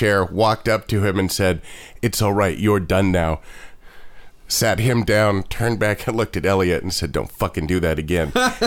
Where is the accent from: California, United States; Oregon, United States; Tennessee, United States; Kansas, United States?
Oregon, United States; Salem; I grew up in Salem, Oregon